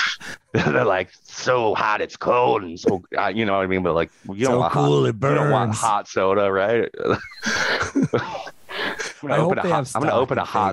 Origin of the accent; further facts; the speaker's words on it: Michigan, United States; I grew up in Michigan. So they had already taken over my high school by 1995.